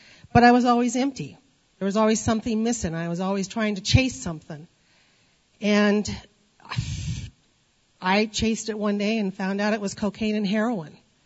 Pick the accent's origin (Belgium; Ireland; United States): United States; Palouse; moved away; I was born and raised right here in the Palouse.